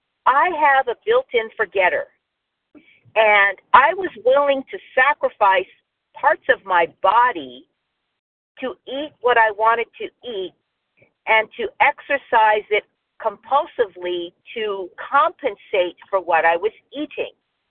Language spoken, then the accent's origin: English; Palmdale, California, United States; I am from Palmdale, California in Los Angeles County.